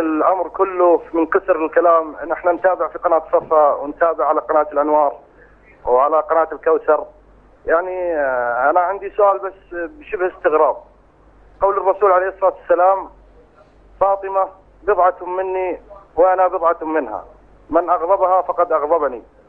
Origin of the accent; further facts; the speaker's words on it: Saudi Arabia; نحن من السعودية،